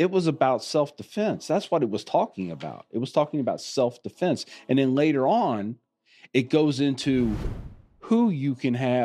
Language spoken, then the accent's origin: English; United States; being an American, I can't help sometimes